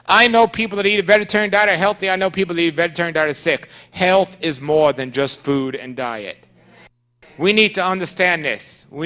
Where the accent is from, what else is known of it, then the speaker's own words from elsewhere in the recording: New York City, New York, United States; For example, I'm from New York City, I don't care how clean the Bible says some fish is, I am not eating fish from the ocean in New York City.